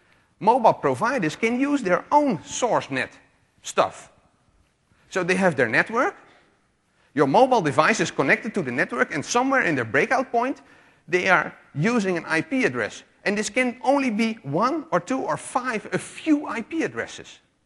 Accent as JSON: {"language": "English", "country": "Netherlands", "said": "I come from the Netherlands. It's 8 p.m. there"}